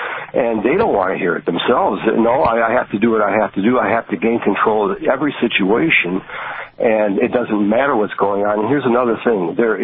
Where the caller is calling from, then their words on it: Brown City, Michigan, United States; Brown City, Michigan.